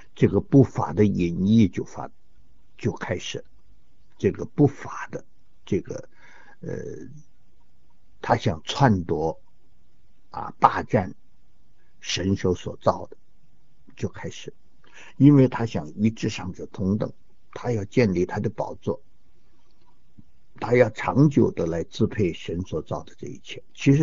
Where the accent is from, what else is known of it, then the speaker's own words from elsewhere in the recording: China; 我们中国人说，那是一个单独的指尖蛇